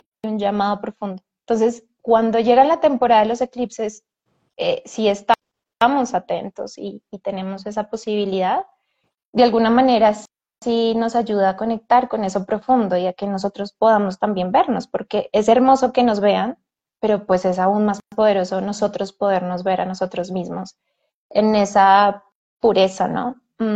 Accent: Colombia; born there; que nací en Colombia, que tengo tal edad y que soy mujer

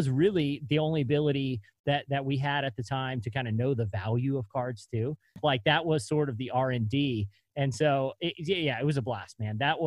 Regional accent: Virginia Beach, Virginia, United States; Ryan Zimmerman, who is from Virginia Beach, from my hometown, went to UVA.

